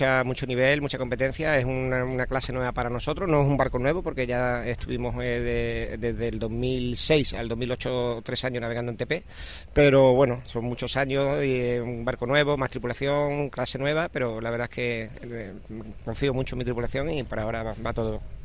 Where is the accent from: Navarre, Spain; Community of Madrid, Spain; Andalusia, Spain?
Andalusia, Spain; Málaga; Nosotros que somos de Málaga, mi casa está al lado de un puerto y siempre hemos vivido muy cercano al mar